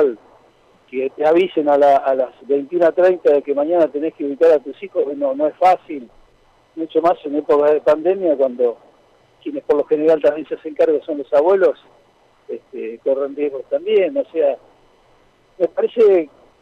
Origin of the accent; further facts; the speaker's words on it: San Lorenzo, Santa Fe, Argentina; Yo no soy de Rosario, soy de San Lorenzo